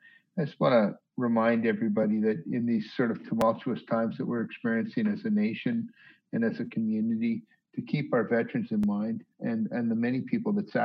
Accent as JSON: {"language": "English", "country": "Canada", "said": "I come from Canada, and Remembrance Day is a national holiday in Canada."}